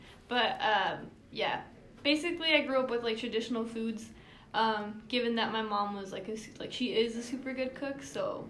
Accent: Watsonville, California, United States; born there; I was born in Watsonville, California, the beautiful Berry town. My family is from the state of Zacatecas, Mexico.

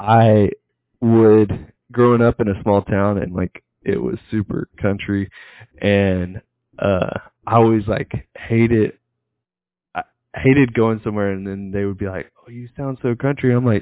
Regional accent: Texas, United States; accent: Texan; probably think I have like a super Texan accent or whatever. I relative to the people I grew up with, my accent is nothing.

